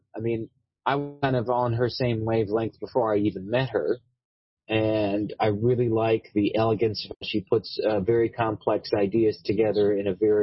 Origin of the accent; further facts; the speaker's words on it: Chicago, Illinois, United States; when I was a kid growing up in Chicago, I used to do summer programs at Fermilab, the big particle accelerator here.